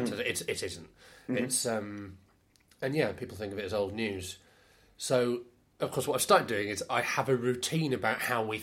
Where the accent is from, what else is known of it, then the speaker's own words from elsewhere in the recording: Shipley, Yorkshire and the Humber, United Kingdom; I grew up in Shipley, which is sort of between Leeds and Bradford. It's technically part of Bradford.